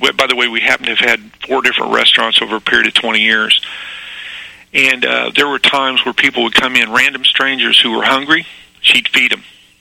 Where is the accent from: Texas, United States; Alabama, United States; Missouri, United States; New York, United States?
Missouri, United States; now in Philadelphia, United States; I'm calling from Philadelphia, but I'm originally a Missouri boy. Grew up in northern Missouri, raised in southern, born in northern, raised in southern Missouri. Grew up in a kind of a rural area, but outside of Springfield